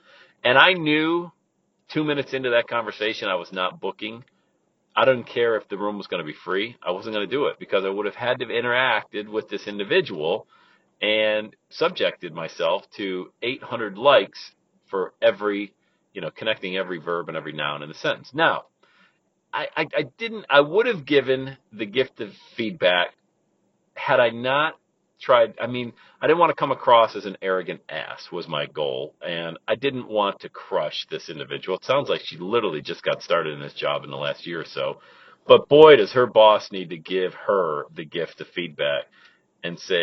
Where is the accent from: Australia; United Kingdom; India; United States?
United States; Loveland, Ohio; Today I'm in the parking lot of a park again in Loveland, Ohio, my hometown here.